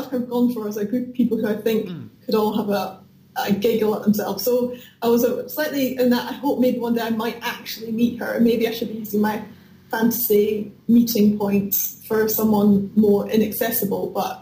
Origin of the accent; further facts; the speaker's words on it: United Kingdom; you're compelled as a British person, a middle-class British person, to say Stephen Fry